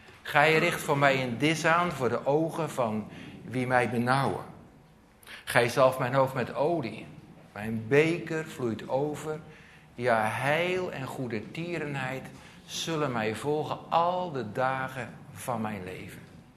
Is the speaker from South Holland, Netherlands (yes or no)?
no; Enschede, Overijssel, Netherlands; Wij komen uit Enschede, daar was het heel warm vannacht.